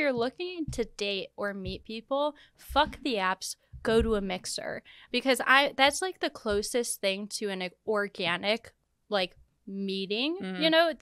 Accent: Midwest, United States; I'm from the Midwest, so I'm just, I don't mean to be like, I'm nice, but I'm nice.

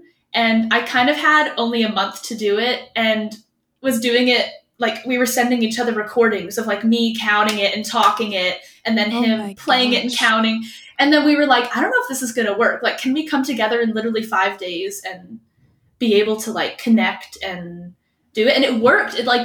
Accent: Winter Haven, Florida, United States; I am a Florida girl. I was born in Winter Haven, which some beautiful people, town.

